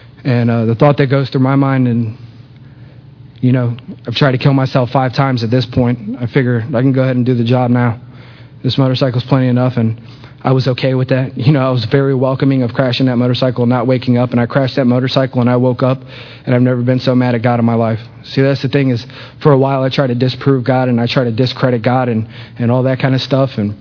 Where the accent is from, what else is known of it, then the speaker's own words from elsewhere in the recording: Florida, United States; I said, no, I'm from Florida.